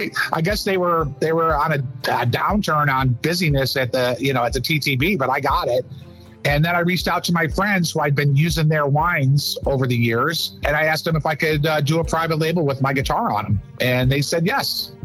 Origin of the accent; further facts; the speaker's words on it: Buffalo, New York, United States; now in Rehoboth Beach, United States; And I said, oh, well, I'm from Buffalo.